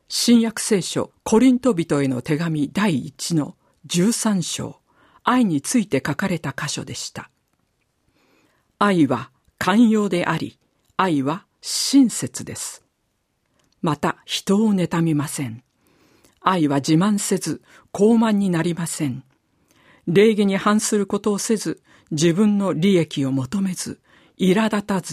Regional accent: Hokkaido, Japan; 私は北海道で生まれ育ちました。

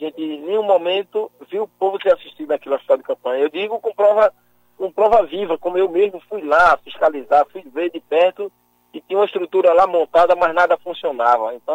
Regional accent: Northeast Region, Brazil; porque nós que somos nordestinos, estamos acostumados a comer o cuscuz

